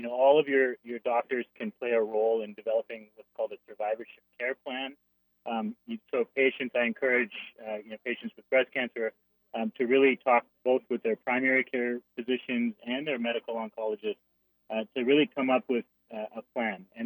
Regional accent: California, United States; I grew up in Southern California and a big fan of all things Southern California.

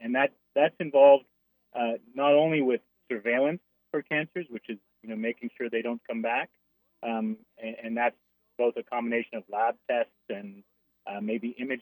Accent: California, United States; I grew up in Southern California and a big fan of all things Southern California.

